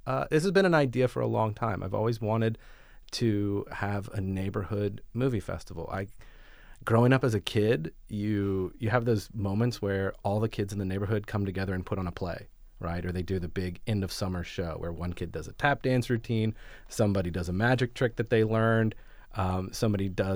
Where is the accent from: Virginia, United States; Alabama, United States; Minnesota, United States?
Virginia, United States; as a new person in a city, I'm from Virginia and I moved here for work.